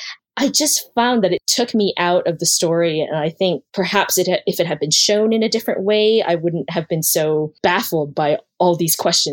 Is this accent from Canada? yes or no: yes; Canada; I'm Chinese Canadian.